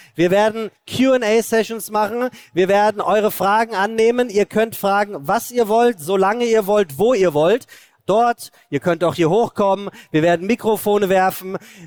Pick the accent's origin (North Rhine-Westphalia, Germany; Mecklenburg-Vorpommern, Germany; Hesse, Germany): Hesse, Germany; Ich bin Hesse.